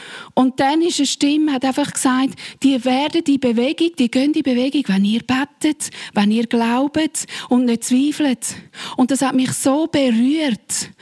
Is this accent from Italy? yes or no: no; Switzerland; born there; Ich bin als Schweizerin geboren und ich habe einen Schweizer Pass.